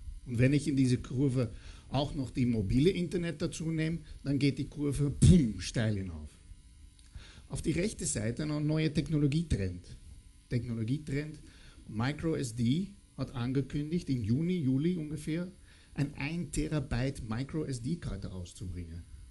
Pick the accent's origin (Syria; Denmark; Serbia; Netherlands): Netherlands; German is a second language; now in Germany; Ich komme aus den Niederlanden, deshalb mein wienerischer Aussprache ist ein bisschen